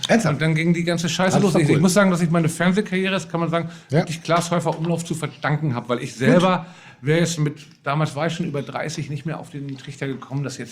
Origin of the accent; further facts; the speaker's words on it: Hamburg, Germany; Ja, ich bin im Elim-Krankenhaus und ich bin aufgewachsen die ersten Jahre in der Osterstraße. Ich bin da richtig Ureimsbüttler.